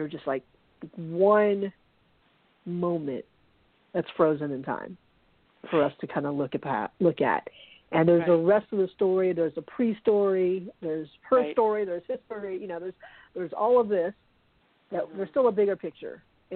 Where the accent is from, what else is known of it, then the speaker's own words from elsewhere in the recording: Charleston, South Carolina, United States; and then seeing it happen in my hometown of Charleston, you know, there was a protest and then there were riots, there was looting.